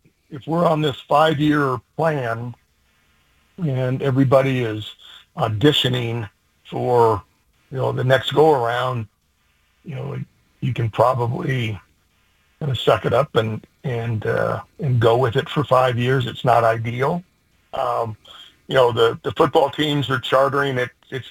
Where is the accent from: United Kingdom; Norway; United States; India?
United States; Washington; also born or lived in Oregon; I was born in Oregon and raised in the state of Washington.